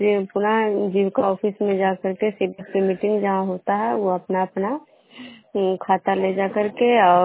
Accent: Bishnupur, Bihar, India; मैं बिष्णुपुर ग्राम खुजरा पंचायत नालंदा जिला नवनसा प्रखंड की निवासी हूँ।

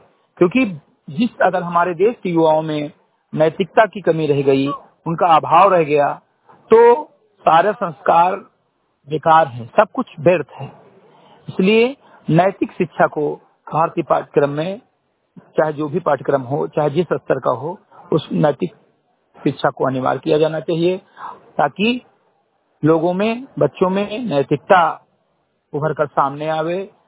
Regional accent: Uttar Pradesh, India; ग्राम सभा समिति कटही विकास खंड मेंदुआ जनपद बहराइच का रहने वाला हूं

